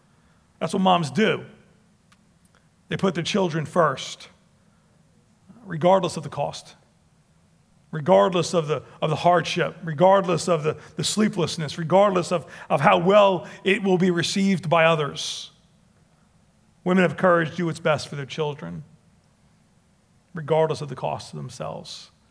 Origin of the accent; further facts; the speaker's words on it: United States; It's there that I recognize that my citizenship is first in heaven and secondly as an American.